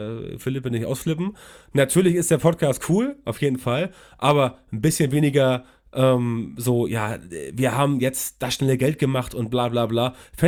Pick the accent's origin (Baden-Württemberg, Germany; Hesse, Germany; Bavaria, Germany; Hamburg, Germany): Hamburg, Germany; ich komme aus Hamburg und weiß gar nicht, wie das heißt